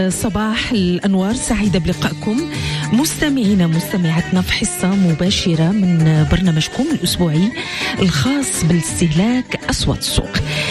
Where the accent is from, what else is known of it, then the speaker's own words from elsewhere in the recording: Morocco; كيفاش اليوم يمكن أننا نداركوا هذا المشكل اللي كيهددنا كاملين كمغاربة